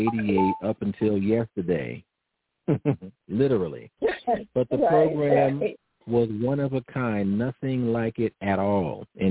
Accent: Brooklyn, New York, United States; moved away as an adult; now in Philadelphia, United States; Well, I am from Brooklyn, New York, originally. I moved to Philadelphia to attend graduate school mid-August 1988, and I've been here ever since. But I do travel back home at this point about once a month now

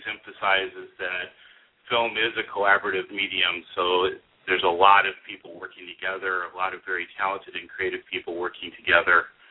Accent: Detroit, Michigan, United States; born there; In the beginning, I was born in Detroit, Michigan

